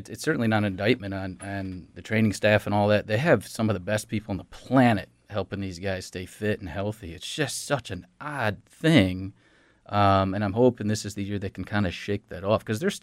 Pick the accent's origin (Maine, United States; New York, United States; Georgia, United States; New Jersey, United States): New York, United States; Syracuse; Yeah, I grew up just outside of Syracuse.